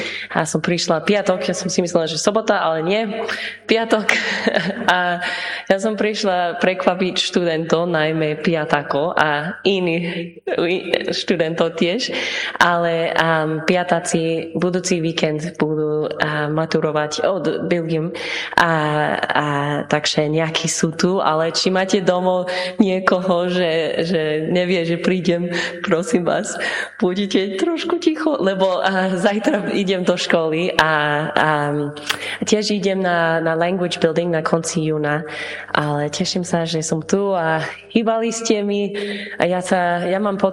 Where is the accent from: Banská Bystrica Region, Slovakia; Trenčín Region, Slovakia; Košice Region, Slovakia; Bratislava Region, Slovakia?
Bratislava Region, Slovakia; Bratislava; my sme Bratislavčania.